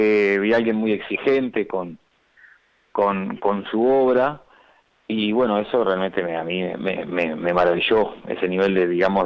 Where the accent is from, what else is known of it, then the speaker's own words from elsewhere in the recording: Sarandí del Yí, Durazno, Uruguay; yo soy oriundo de Sarandí del Yí, nací en Durazno y me crié toda la vida ahí.